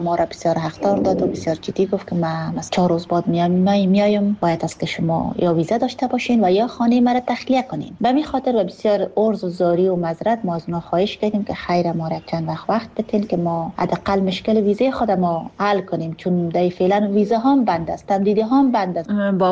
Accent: Afghanistan; now in Karachi, Pakistan; من افغان هستم

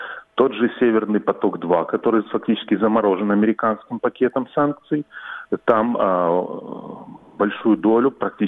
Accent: Sevastopol, Ukraine; я сам крымчанин, я родился в Севастополе

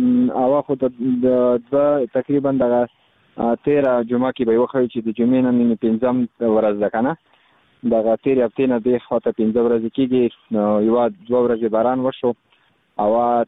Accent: Khost, Afghanistan; بس زه خو د خوست ولایت مربوط یم، مرکز اوسیدونکی یم.

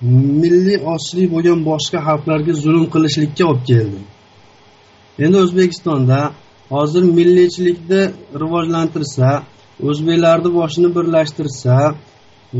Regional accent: Yekaterinburg, Sverdlovsk Oblast, Russia; Shunda men o'zim Yekaterinburgdanman. Sverdlov shahridan.

